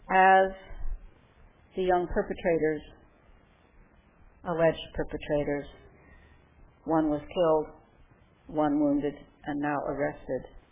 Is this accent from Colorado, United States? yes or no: yes; Colorado, United States; The only thing that gave me some hope was when my home state of Colorado, just a few weeks ago